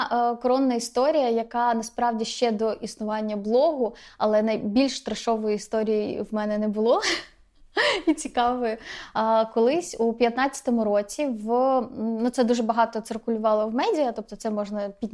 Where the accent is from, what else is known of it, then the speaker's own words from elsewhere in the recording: Odesa, Odesa Oblast, Ukraine; now in Kyiv, Ukraine; бо я сама з Одеси, а живу в Києві